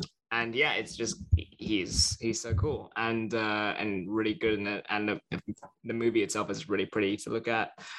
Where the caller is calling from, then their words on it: United Kingdom; I'm from, people can probably hear from my accent, I'm not from the States, I'm in the UK.